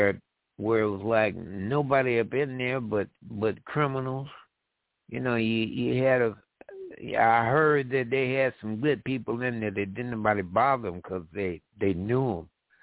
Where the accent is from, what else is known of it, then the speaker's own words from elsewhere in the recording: Chicago, Illinois, United States; I grew up on Oak Street. And the red buildings were on the north side of Oak Street.